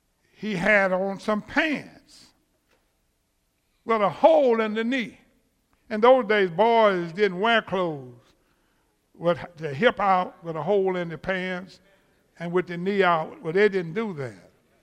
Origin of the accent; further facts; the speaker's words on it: United States; But I'm an American. They hired me.